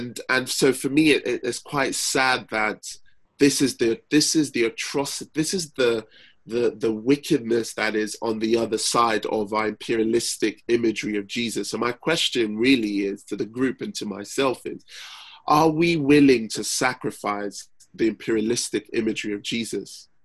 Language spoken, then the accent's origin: English; Nigeria; Like, for example, I'm Nigerian, I'm British Nigerian